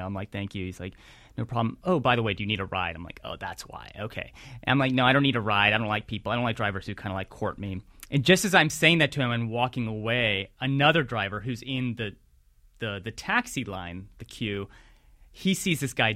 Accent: India; I'm like, listen, I'm Indian. So why are you trying to cheat me? You know, I'm an Indian here

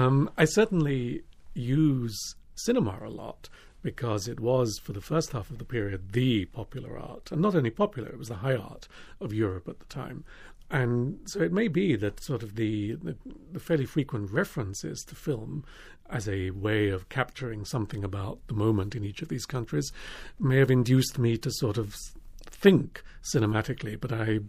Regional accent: England, United Kingdom; my own childhood growing up in England

